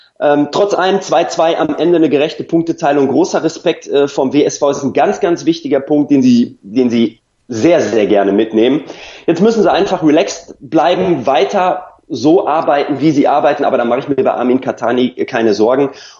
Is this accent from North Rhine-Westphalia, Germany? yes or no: yes; Bocholt, North Rhine-Westphalia, Germany; born there; Er kommt ja aus dem gleichen Ort wie ich, wir sind beide in Bocholt geboren.